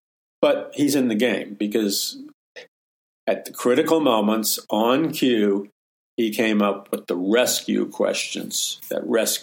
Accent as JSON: {"language": "English", "town": "New York City", "region": "New York", "country": "United States", "tie": "born or raised there", "said": "Growing up in New York City and growing up on the streets of New York City, you learn really quick as a young kid"}